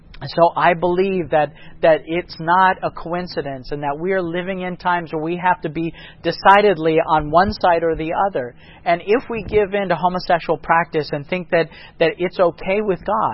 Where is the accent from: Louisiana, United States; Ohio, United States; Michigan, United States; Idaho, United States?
Ohio, United States; moved away as an adult; I remember at 20 years old, when I came to Florida, I moved to Florida from Ohio after I dropped out of Andrews.